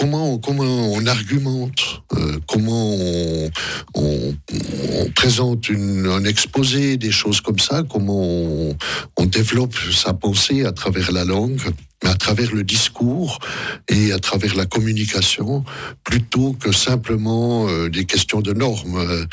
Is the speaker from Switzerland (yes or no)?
yes; Switzerland; ce qui nous amuse un peu en tant que Suisse, puisque ça fait maintenant plusieurs années qu'ici, cette question ne fait plus débat.